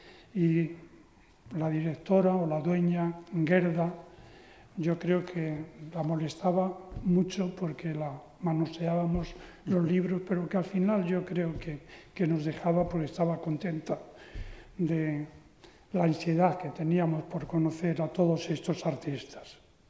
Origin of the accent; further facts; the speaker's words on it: Toledo, Castilla-La Mancha, Spain; moved away; yo tuve la fortuna de nacer aquí en Toledo, pero la guerra civil obligó, como a tantas otras familias, a buscar acomodo en otros lugares. Mi familia finalmente buscaron el acomodo en Madrid y, bueno, ahí me llevaron a mí, claro.